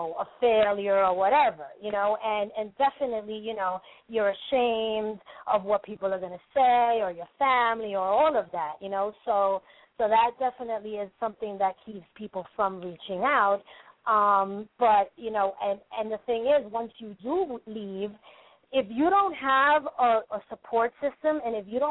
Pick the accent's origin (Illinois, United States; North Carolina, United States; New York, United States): New York, United States; Brooklyn; and I grew up in Brooklyn as a little girl, and, like, you know, we walked, I remember, like, walking downtown Brooklyn and all